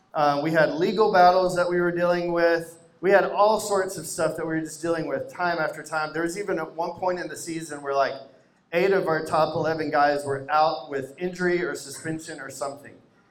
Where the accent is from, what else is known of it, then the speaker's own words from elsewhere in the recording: Arkansas, United States; that is a university in Arkansas, which is my home state.